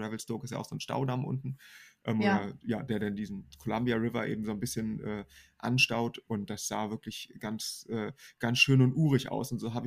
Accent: Northern Germany, Germany

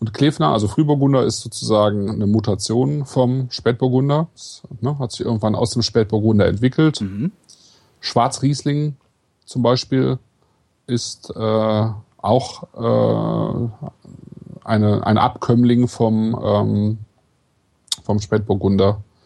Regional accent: Kleve, North Rhine-Westphalia, Germany; born there; ich bin ja in Kleve geboren und Kleve war ja auch schon damals irgendwie zumindest Burg und Festungssitz.

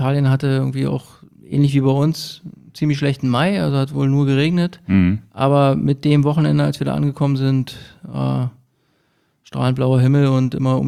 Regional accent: Berlin, Germany; Wir kommen aus Berlin und da hat man natürlich nicht so die Höhenmeter, aber ein bisschen Wald und so gibt es ja schon.

